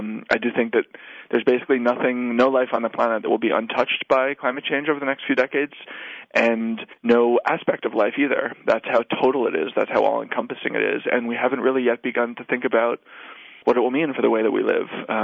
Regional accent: New York City, New York, United States; I used to think as a New Yorker, as a lifelong urbanite, that I lived outside of nature

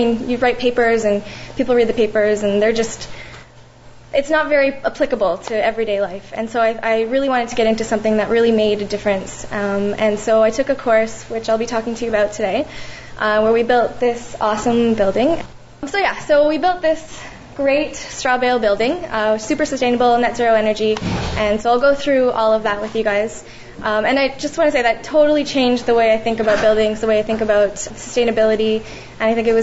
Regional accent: Ontario, Canada; now in Vancouver, Canada

